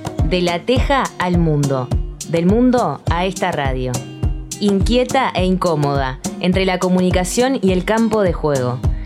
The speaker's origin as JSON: {"language": "Spanish", "region": "Montevideo", "country": "Uruguay", "tie": "born or raised there", "said": "Bueno, soy de Montevideo, nací en Montevideo, crecí en Montevideo, estudié en Montevideo, me formé en Montevideo y trabajé en Montevideo."}